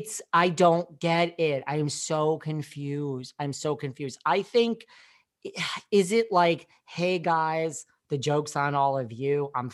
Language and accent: English; New York, United States; Now, listen, I mean, I'm from New York